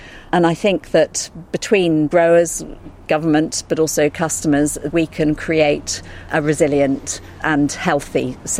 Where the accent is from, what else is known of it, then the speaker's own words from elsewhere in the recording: United Kingdom; because I am a British berry grower and it's May.